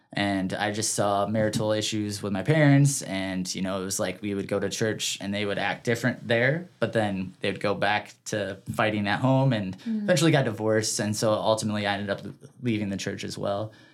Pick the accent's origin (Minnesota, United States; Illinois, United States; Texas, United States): Illinois, United States; Peoria; also born or lived in Michigan; You know, it's amazing because when I first moved here, I grew up in Peoria, Illinois.